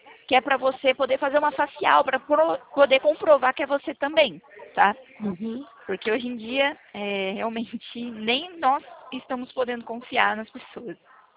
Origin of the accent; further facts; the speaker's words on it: Americana, São Paulo, Brazil; Eu sou do interior de São Paulo, americana.